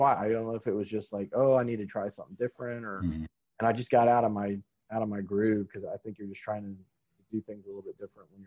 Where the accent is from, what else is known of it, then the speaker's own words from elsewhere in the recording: Florida, United States; now in North Carolina, United States; I grew up in Florida, but I have a buddy, so we grew up together playing Battletech and whatever. And as crazy as it is, we both ended up here in North Carolina